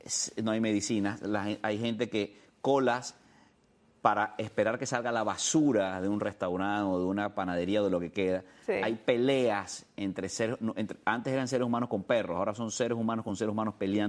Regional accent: Venezuela; como venezolano te lo digo indignado.

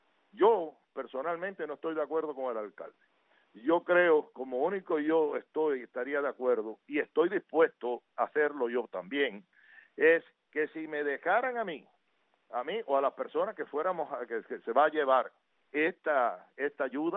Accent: Victoria de Las Tunas, Las Tunas, Cuba; 3 o 7, 8 Victoria Las Tunas, a mi pueblo, y poder darles allí a mis hermanos tuneros donaciones y productos

